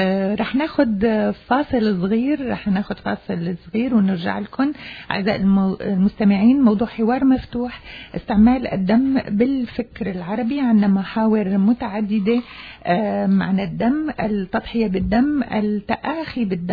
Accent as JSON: {"language": "Arabic", "country": "Syria", "said": "وأنا سورية"}